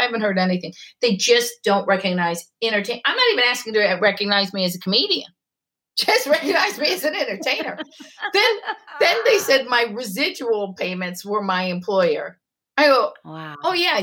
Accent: Ohio, United States; That's so confusing to me because I grew up in Ohio and basically we had fake IDs from 18.

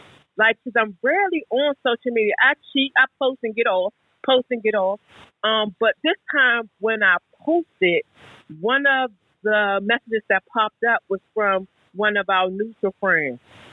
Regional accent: Fort Washington, Maryland, United States; I am from Fort Washington, Maryland

